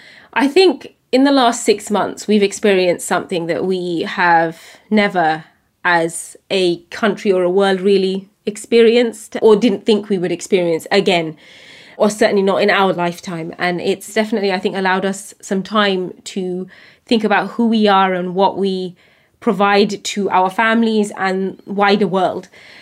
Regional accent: United Kingdom; sometimes I find those questions really difficult, especially as a British Bangladeshi woman.

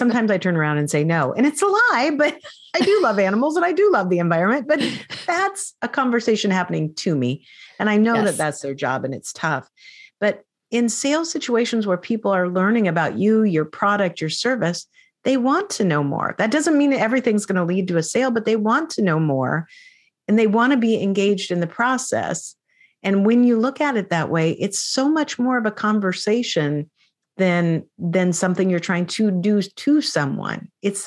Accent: Spokane, Washington, United States; not that far, just a very quick plane ride or car drive away from my hometown of Spokane, Washington

